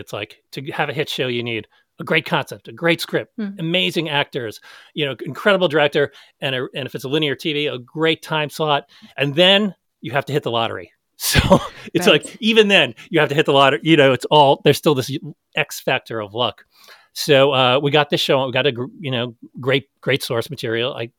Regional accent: Canada; I'm also Canadian.

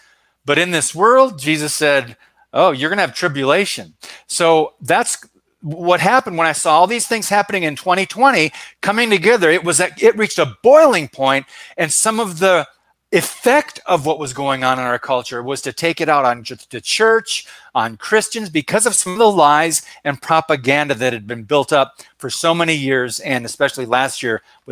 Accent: United States; this is just completely opposite of when at least I or my parents or grandparents were going through growing up in America.

